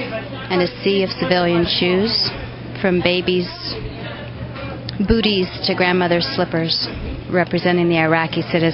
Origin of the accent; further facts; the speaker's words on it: Chattanooga, Tennessee, United States; I'm from Chattanooga, Tennessee.